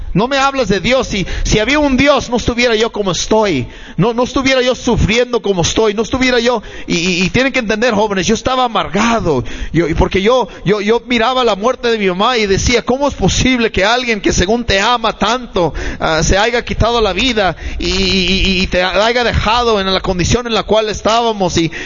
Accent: Los Angeles, California, United States; Y yo soy de Los Ángeles, yo nací en Los Ángeles y estábamos ahí en el este de Los Ángeles. Esa área es reconocida por los pandillas.

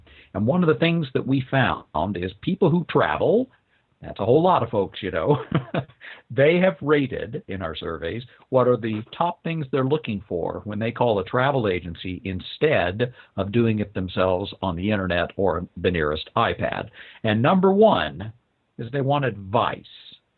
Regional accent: Oklahoma, United States; now in Canada; But believe it or not, even though you can't hear it too much in the accent anymore, I grew up in Oklahoma. Big surprise, eh? See, I said, hey, I guess I have kind of become a Canadian.

